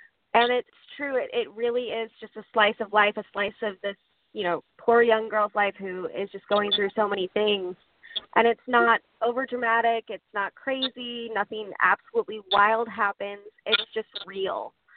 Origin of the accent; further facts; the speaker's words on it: Portland, Oregon, United States; I love filming in Portland. I'm from Portland, and my family's from Portland.